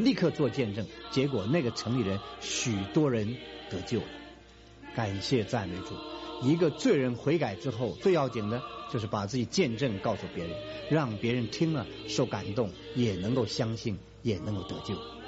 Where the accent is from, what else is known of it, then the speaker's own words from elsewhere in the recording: China; 所以身为中国人，我刚才讲实在是得天独厚